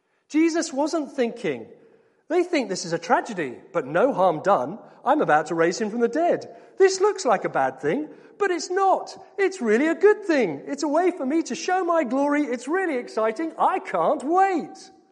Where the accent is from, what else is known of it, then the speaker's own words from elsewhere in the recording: United Kingdom; We're British, or we apologise if we're crying.